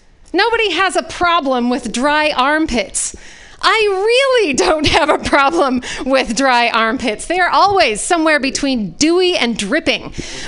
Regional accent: Utah, United States; now in Alaska, United States; I am not originally from Alaska. I'm originally from Utah. I was a gay gal who got to grow up in homophobic Utah.

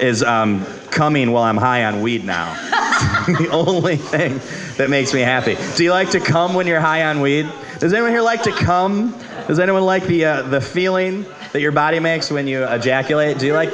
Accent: Detroit, Michigan, United States; I'm originally from Detroit.

